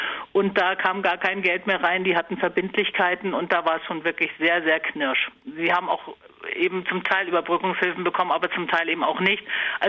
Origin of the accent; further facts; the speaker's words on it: Germany; es ist ja durchaus meine Heimat. Es ist da, wo ich geboren und aufgewachsen bin. Und das ist schon etwas Besonderes, so Tür an Tür, Seite an Seite mit der wilden Nordsee aufzuwachsen.